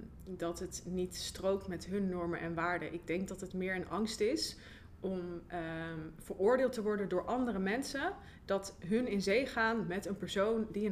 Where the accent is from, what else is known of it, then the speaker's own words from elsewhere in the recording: Zwolle, Overijssel, Netherlands; En ik kom uit Zwolle